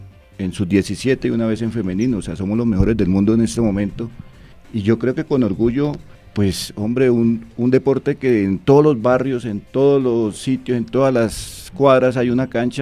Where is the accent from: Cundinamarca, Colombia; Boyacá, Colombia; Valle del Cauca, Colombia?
Cundinamarca, Colombia; Útica; El profe pues nos hizo el honor de llegar a mi pueblo, a Útica, que hicimos un torneo.